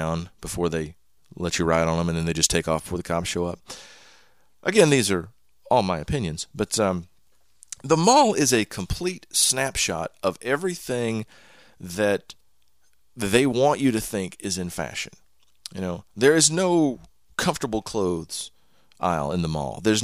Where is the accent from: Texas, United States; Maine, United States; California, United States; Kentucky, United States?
Texas, United States; Although, I am from East Texas, so it is possible to have a 19-year-old with a 9-year-old child.